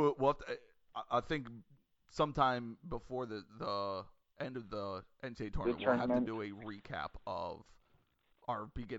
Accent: New Jersey, United States; born there; I was born in Jersey.

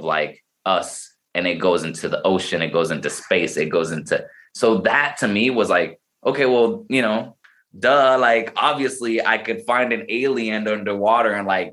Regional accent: Puerto Rico; I grew up in Puerto Rico. It wasn't the worst neighborhood, but it also wasn't like the best neighborhood.

